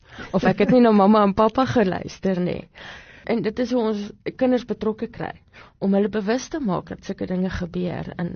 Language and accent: Afrikaans; Gauteng, South Africa; Ek kom uit Gauteng uit.